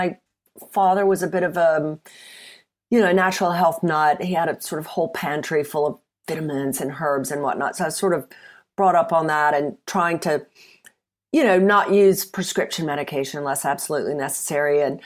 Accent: Mississippi, United States; moved away as an adult; now in United Kingdom; Well, I'm from Mississippi originally. I've been in the UK for many decades. So the accent is probably smoothed out.

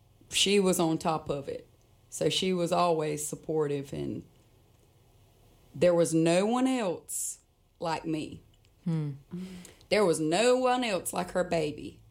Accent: North Carolina, United States; So I grew up on Helland Drive in a two-story log cabin. And growing up, my father's career, which my parents are, you know, they were still married, but his career, like a lot of men in Robeson County, was to work away from home

